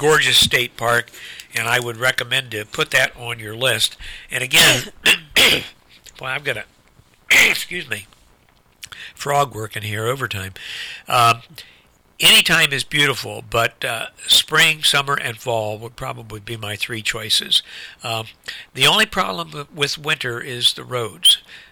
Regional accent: Lucasville, Ohio, United States; also born or lived in Portsmouth; I was born in Portsmouth. I was raised in Lucasville, which no one ever knew where Lucasville was until they built the state penitentiary there, and then that put us on the map.

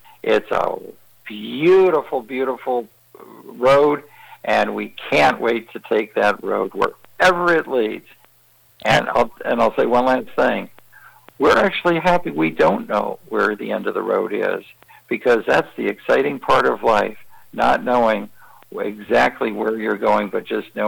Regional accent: San Diego, California, United States; Well, we're going to spend almost a month in California where we're from. We're from San Diego, just dotting our I's and crossing our T's, getting everything ready for the next wave.

